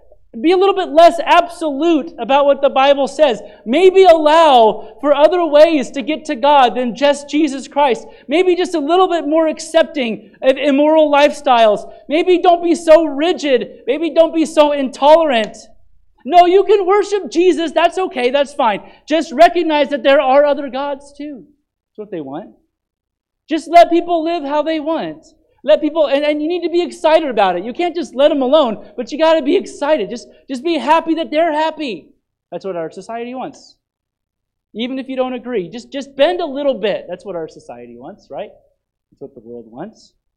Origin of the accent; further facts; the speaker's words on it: United States; I am thankful I am an American in 2023.